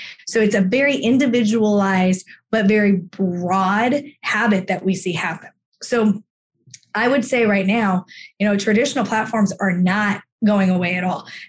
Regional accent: New Jersey, United States; I'm from South Jersey originally.

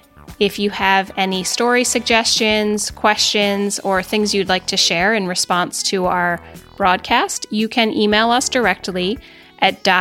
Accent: New Jersey, United States; And I grew up in New Jersey, and my parents live in the Jersey Shore right now.

